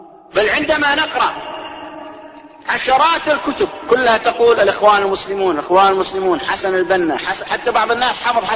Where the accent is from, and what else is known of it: Saudi Arabia